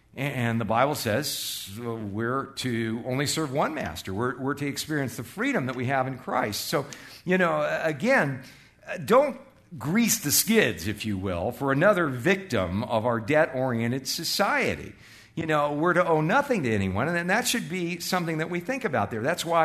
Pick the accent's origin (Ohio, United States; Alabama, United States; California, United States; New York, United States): California, United States; moved away as an adult; now in Arizona, United States; when I came here from California in 1978, as an out-of-state student at the U